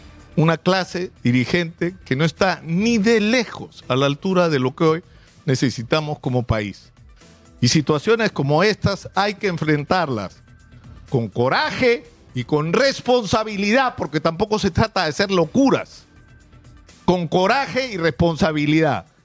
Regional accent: Peru; Porque esos somos los peruanos.

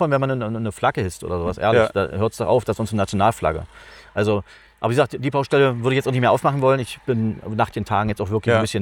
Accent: East Germany, Germany; ich bin ja in der DDR groß geworden

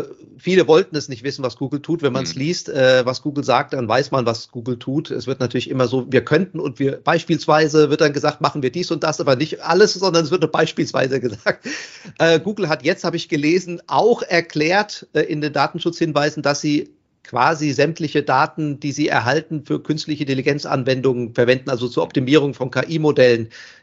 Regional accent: Hesse, Germany; ich komme ja hierher aus Hessen leider

